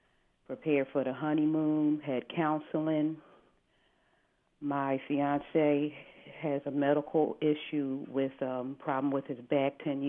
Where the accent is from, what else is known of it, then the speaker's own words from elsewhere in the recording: Philadelphia, Pennsylvania, United States; But I'm from Philadelphia.